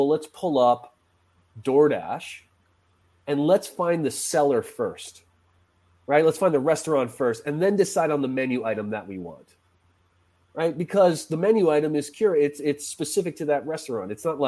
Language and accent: English; New England, United States; I'm from New England